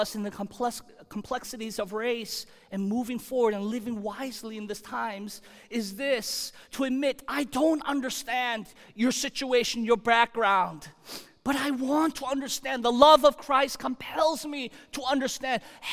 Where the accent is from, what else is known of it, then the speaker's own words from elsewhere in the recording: Chicago, Illinois, United States; now in Connecticut, United States; Okay, I grew up in the suburbs of Chicago